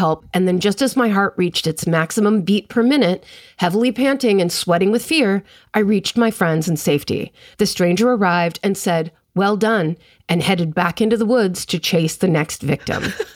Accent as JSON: {"language": "English", "region": "England", "country": "United Kingdom", "tie": "born or raised there", "said": "I grew up just outside London"}